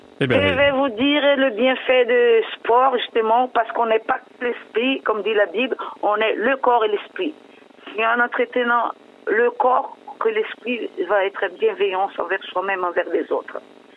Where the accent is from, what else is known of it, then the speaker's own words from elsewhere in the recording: Madagascar; Je viens de Madagascar